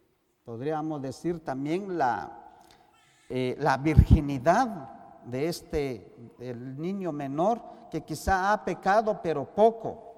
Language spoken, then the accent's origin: Spanish; Guatemala; Ahora en Guatemala, yo soy de Guatemala, creo que muchos de ustedes ya me conocen.